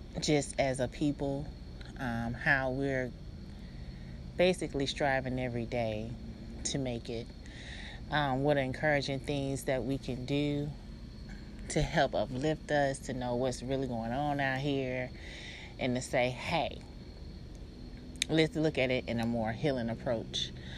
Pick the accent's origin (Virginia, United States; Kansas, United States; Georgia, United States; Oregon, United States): Georgia, United States; Atlanta; also born or lived in Alabama; I am 38. I'm from Atlanta, born in Alabama.